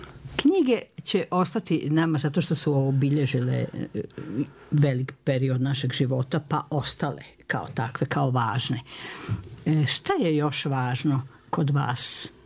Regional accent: Vojvodina, Serbia; Ja sam Vojvođanka i mi kad smo se igrali kao djeca, mi nismo rekli da se igramo, nego se sigramo.

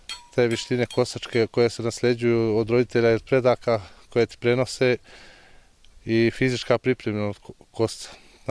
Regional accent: Bosanski Petrovac, Federation of Bosnia and Herzegovina, Bosnia & Herzegovina; dolazim iz Bosanskog Petrovca, sela Smoljane.

